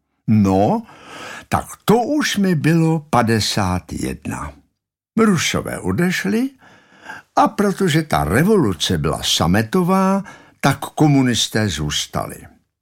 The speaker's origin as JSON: {"language": "Czech", "region": "Prague", "country": "Czechia", "tie": "born there", "said": "Narodil jsem se v Praze v dubnu 1938. Nebyl mi ještě rok a přišli Němci."}